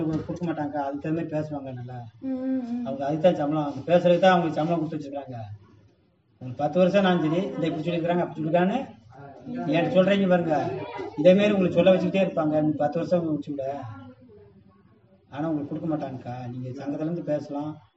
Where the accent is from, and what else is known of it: Munnar, Kerala, India; born or raised there